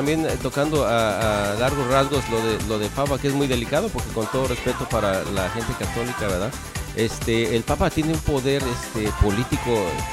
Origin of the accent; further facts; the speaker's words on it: Mexico; principalmente en México, con nosotros como mexicanos